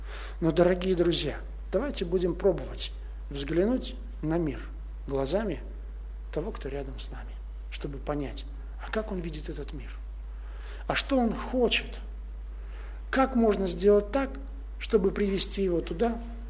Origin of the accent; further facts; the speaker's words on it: Tajikistan; Я вырос в Таджикистане